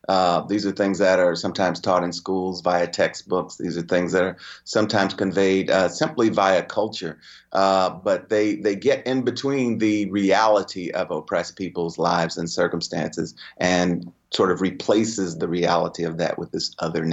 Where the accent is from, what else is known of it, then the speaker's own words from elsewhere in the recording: St. Louis, Missouri, United States; I work in the academy, but I grew up in North St. Louis.